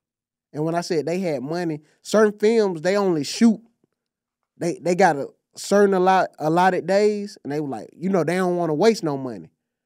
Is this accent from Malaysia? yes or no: no; Atlanta, Georgia, United States; Yeah, I'm from Atlanta, yeah.